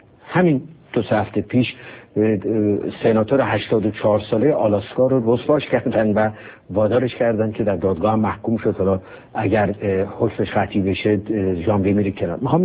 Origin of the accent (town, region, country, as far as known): Iran; moved away